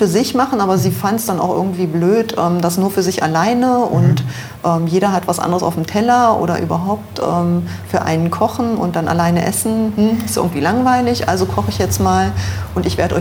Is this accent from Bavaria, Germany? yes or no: no; Saxony-Anhalt, Germany; moved away; aufgewachsen bin ich in der Nähe von Magdeburg. Dann sind wir 1990 umgezogen, der Guido, mein Mann und ich, nach Düsseldorf